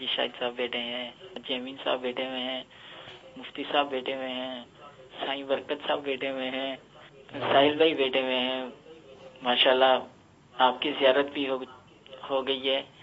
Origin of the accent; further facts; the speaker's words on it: Karachi, Sindh, Pakistan; میرا تعلق باب المدینہ کراچی سے ہے.